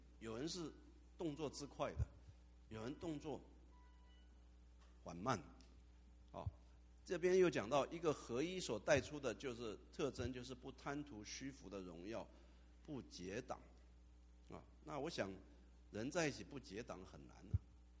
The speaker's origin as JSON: {"language": "Chinese", "country": "Taiwan", "tie": "born or raised there", "said": "我是在中国长大的，是中国的台湾省长大的，所以我非常中国化"}